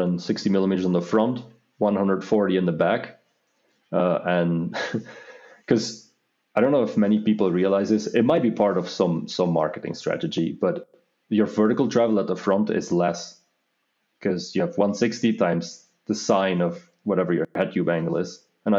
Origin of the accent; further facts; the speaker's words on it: Belgium; now in Austria; So I'm originally from Belgium. It's fairly flat there.